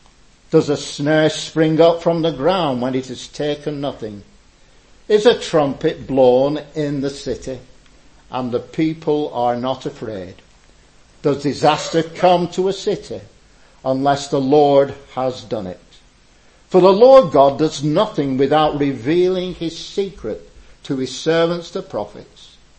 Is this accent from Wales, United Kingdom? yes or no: no; Blackburn, North West England, United Kingdom; because I'm a simple man, because I come from Blackburn.